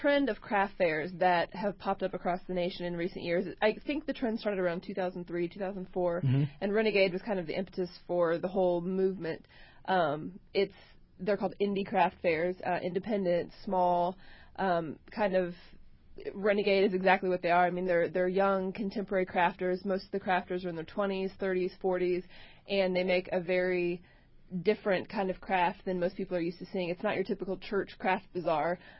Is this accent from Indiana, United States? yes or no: yes; Indianapolis, Indiana, United States; also born or lived in Chicago; I grew up here in Indianapolis on the east side. I went to Warren Central High School.